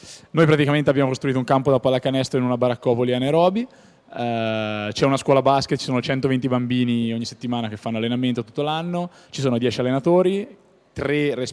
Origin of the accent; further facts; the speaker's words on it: Siena, Tuscany, Italy; ovviamente da senese.